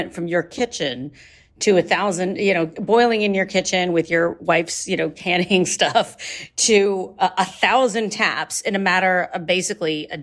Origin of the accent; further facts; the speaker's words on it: Ohio, United States; Now, since I come from Ohio maple country, we have doubled the Ohio maple on this episode.